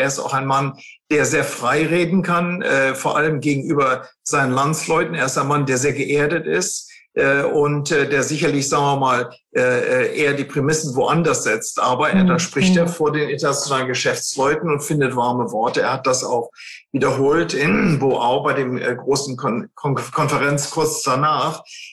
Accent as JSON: {"language": "German", "country": "Germany", "said": "wenn man sich den Gini-Faktor anguckt, wir sind ja Deutsche bei 28, die sind bei über 50 zum Teil."}